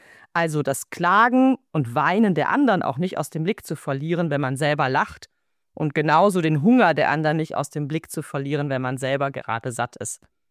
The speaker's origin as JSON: {"language": "German", "region": "Rhineland", "country": "Germany", "said": "ich als Rheinländerin mitten in der Session"}